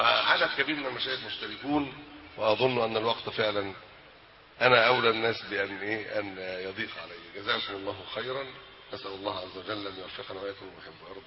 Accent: Egypt; احنا في مصر

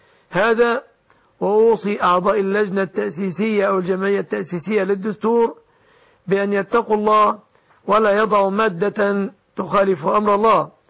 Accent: Egypt; أن يحفظ بلادنا مصر

